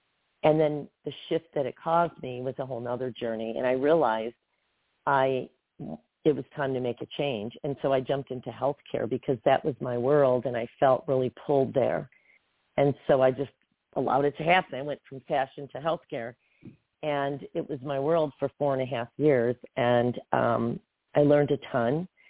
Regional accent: Michigan, United States; I grew up in Michigan. I ended up becoming, getting into the fashion industry and eventually moved to LA for it.

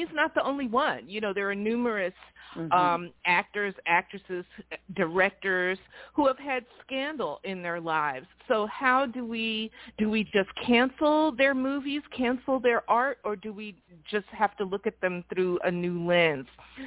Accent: New York, United States; I'm originally from New York. I have all that New York culture.

